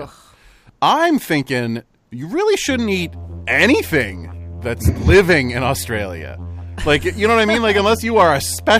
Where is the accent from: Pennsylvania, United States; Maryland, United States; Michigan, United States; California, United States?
Pennsylvania, United States; Or where I'm from, the whip around. Pennsylvania.